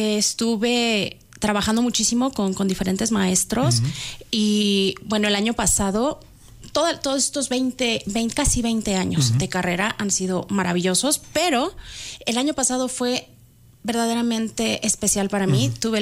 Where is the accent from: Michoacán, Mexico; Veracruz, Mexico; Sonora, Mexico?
Veracruz, Mexico; Xalapa; Yo soy de Jalapa, Veracruz.